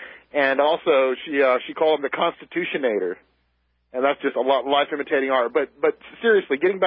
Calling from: Westlake, United States; I'm calling from Westlake.

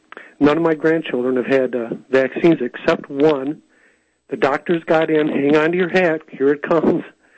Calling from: Michigan, United States; I am calling from Michigan, and I also am 60 years old.

